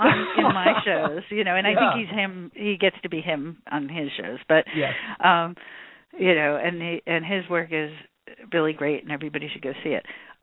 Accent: United States; And as an American, I don't get that too much at home.

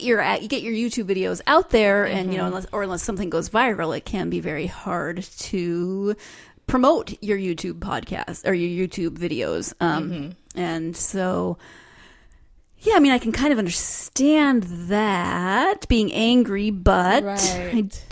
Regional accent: Montana, United States; Maybe that's just because I'm from Montana and people...

